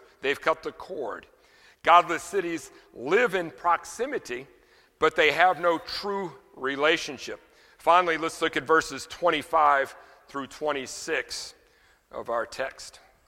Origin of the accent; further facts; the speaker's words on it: New Orleans, Louisiana, United States; You know, I'm from New Orleans, so often we go to New Orleans